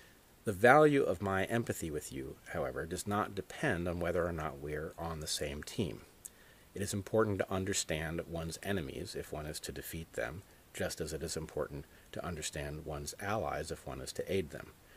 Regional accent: Los Angeles, California, United States; I grew up in Los Angeles in the 1970s and 80s.

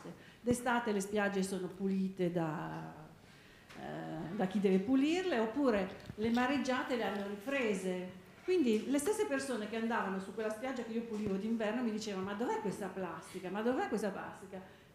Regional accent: Sardinia, Italy; born there; sono nata in Sardegna

